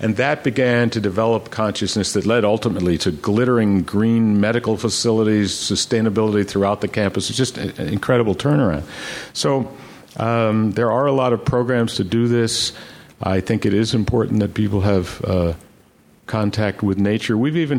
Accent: New York, United States; In my case, I grew up on Long Island, for God's sake.

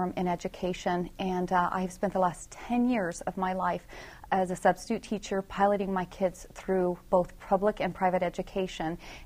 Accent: Alaska, United States; I was born and raised in Alaska.

